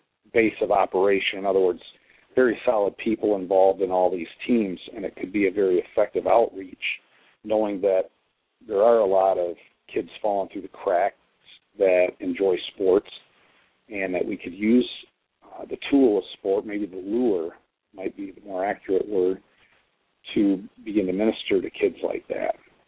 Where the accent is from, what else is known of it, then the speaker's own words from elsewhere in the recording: Ida, Michigan, United States; also born or lived in Toledo; in some ways I consider Toledo my home. I was born in Toledo, raised nearby in Ida, Michigan